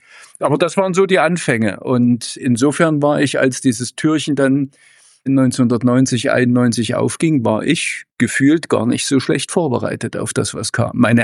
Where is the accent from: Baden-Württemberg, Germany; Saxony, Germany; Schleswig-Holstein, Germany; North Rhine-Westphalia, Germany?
Saxony, Germany; Leipzig; Ja, und in Leipzig war ich, eigentlich bin ich groß geworden im Epizentrum